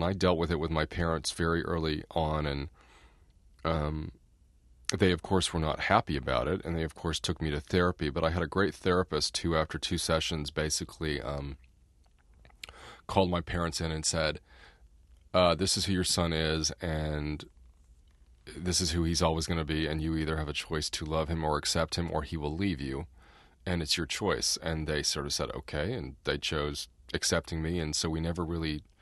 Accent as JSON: {"language": "English", "region": "Indiana", "country": "United States", "said": "I mean, I'm from Indiana, and which is a very conservative state."}